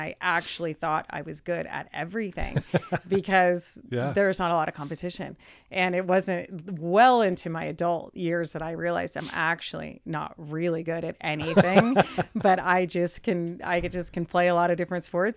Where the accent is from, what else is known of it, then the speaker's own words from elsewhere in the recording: Page, Arizona, United States; So, yeah, I grew up in Lake Powell, Arizona, specifically Page, Arizona, super small town.